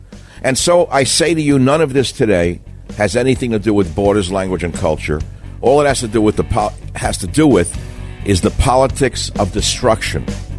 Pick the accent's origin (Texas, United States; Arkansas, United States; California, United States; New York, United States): New York, United States; I grew up in New York. I know the type.